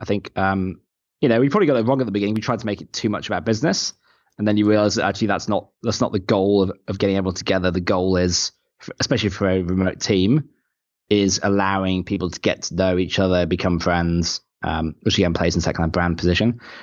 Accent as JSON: {"language": "English", "region": "England", "country": "United Kingdom", "lives_now": "Australia", "said": "Like I'm English myself"}